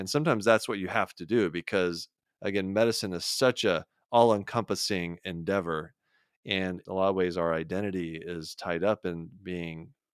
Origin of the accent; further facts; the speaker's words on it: Houston, Texas, United States; I grew up in Houston, Texas, and a friend of mine, my best friend from back home